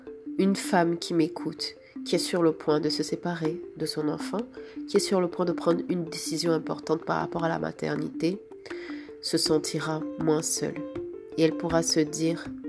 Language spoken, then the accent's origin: French; Cameroon; also born or lived in Senegal; now in Canada; je vis au Canada. J'ai grandi au Cameroun, j'ai des origines éthiopiennes et j'ai vécu presque 11 ans au Sénégal.